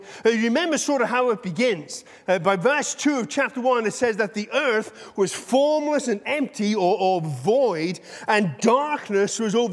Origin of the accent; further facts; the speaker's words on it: United Kingdom; well, you know, I'm British